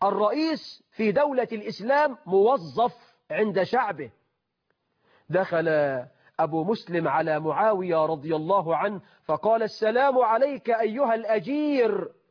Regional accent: Egypt; عندنا في مصر ولا فخر نساء بلطجيات

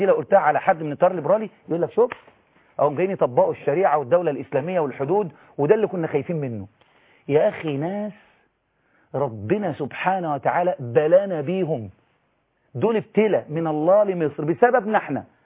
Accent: Egypt; ده انا مواطن مصري مسيحي

